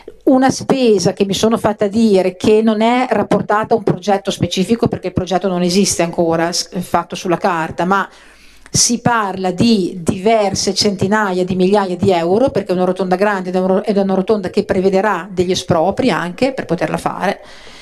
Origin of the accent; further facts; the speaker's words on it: Campogalliano, Emilia-Romagna, Italy; perché qui siamo tutti consiglieri, siamo tutti di Campogalliano